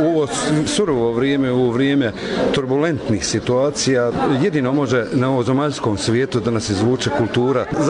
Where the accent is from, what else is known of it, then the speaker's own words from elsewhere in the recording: Goražde, Federation of Bosnia and Herzegovina, Bosnia & Herzegovina; dolazim iz Goražda